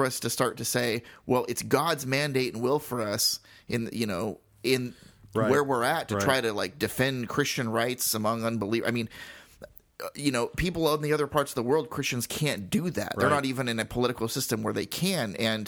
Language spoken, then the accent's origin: English; United States; Being an American, growing up in this country where we are guaranteed certain freedoms that other countries do not have